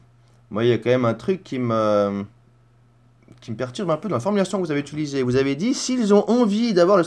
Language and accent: French; Switzerland; la question en tant que Suisse